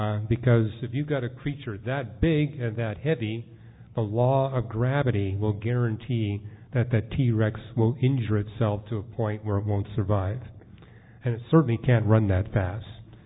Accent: Canada; So, for example, I grew up in Canada.

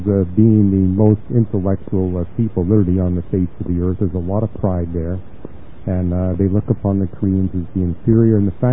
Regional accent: Vancouver, British Columbia, Canada; the community where I was raised in Vancouver, British Columbia, was widely ridiculed.

